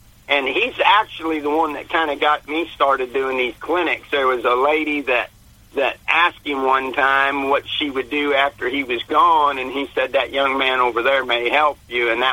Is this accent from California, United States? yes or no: no; Montana, United States; I grew up in South Central Montana. My father had kind of an outfitting business and you know, run some stocker cattle and stuff like that. And then I left home at a pretty early age